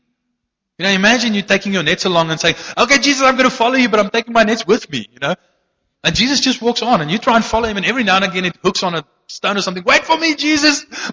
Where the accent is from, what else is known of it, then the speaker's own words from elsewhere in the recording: South Africa; most of, you know, the Afrikaner boykies are like me, you know, they're quite big. We're from Dutch descent